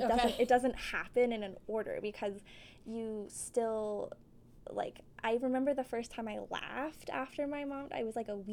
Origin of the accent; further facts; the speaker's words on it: Seattle, Washington, United States; I'm from Seattle, and so like going to school across the country